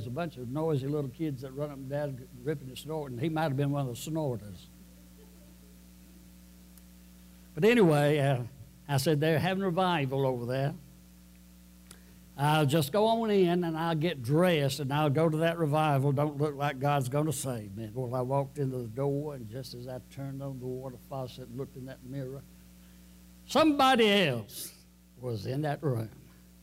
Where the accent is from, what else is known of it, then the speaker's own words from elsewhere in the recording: United States; I get excited about America because I'm an American.